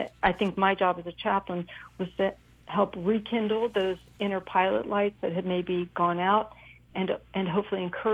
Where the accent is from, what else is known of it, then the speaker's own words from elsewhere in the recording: Cincinnati, Ohio, United States; now in New York, United States; I grew up in Cincinnati, but, you know, I've been in New York a long time.